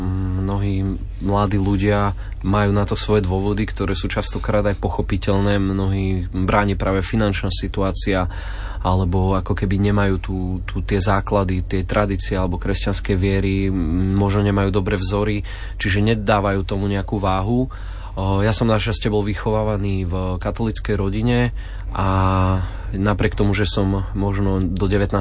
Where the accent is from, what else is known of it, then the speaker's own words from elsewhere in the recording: Nitra, Nitra Region, Slovakia; ja som z Nitry